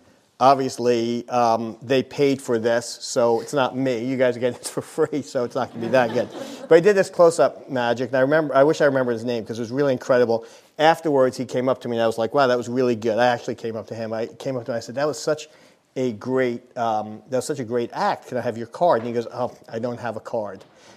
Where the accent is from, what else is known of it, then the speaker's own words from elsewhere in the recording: Long Island, New York, United States; now in Los Angeles, United States; It actually was not until I grew up in Long Island, and it was not until moving to L.A. that I had a rabbi who didn't wear a dress.